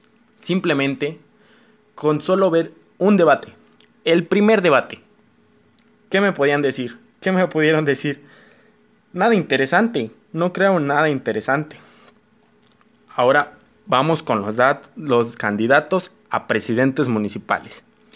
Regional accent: Mexico; uno como mexicano no estamos buscando al mejor candidato ya.

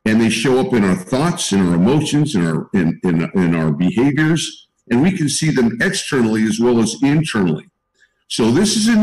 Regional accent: San Francisco, California, United States; I'm from San Francisco, and I don't know if you've ever driven across the Golden Gate Bridge, but I did many times.

